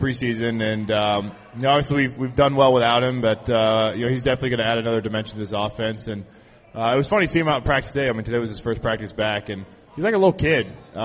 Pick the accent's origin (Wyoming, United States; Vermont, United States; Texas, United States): Texas, United States; Dallas; we're both from Dallas